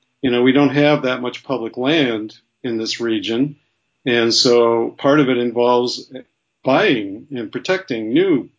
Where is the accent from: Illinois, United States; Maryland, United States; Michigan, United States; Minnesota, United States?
Michigan, United States; I'm originally from Michigan.